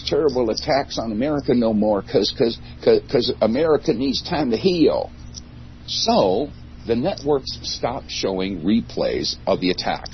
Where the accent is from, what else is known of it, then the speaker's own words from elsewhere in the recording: New York City, New York, United States; also born or lived in Buffalo; Because I grew up in New York City. I mean, I spent my wonder years in Brooklyn and Manhattan.